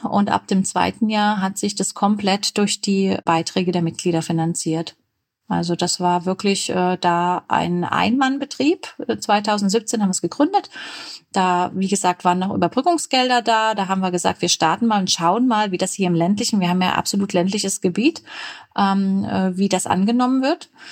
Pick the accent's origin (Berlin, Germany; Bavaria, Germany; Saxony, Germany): Saxony, Germany; Dresden; born there; Ich bin gebürtig aus Dresden.